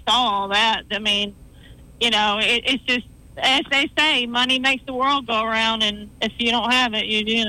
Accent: Port Charlotte, Florida, United States; Okay, I'm from Port Charlotte, so I know I've heard you before down there somewhere.

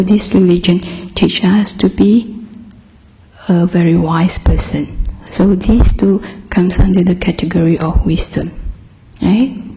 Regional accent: Singapore; I come from Singapore, a very tiny little island

